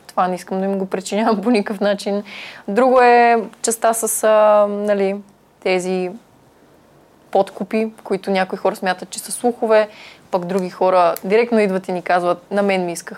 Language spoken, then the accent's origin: Bulgarian; Kyustendil, Kyustendil Province, Bulgaria; Аз съм решила да специализирам в... моя роден град, който е Кюстендил.